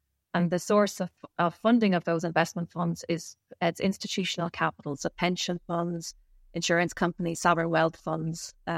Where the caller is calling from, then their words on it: Dublin, Leinster, Ireland; I am joining you from the Sandford Industrial Estate in Dublin, Ireland.